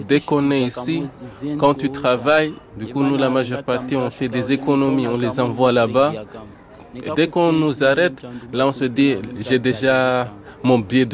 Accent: Comoros; moved away as an adult; now in France; Chez nous, aux Comores, tu peux travailler autant, mais tu ne peux pas gagner ce que tu gagnes en une seule journée ici.

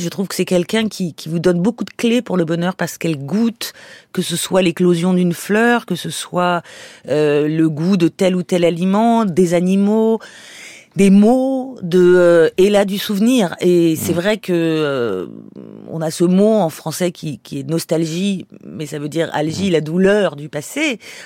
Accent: Antony, Île-de-France, France; born there; also born or lived in Sarcelles; je suis née en France, je suis née à Antony, et après...

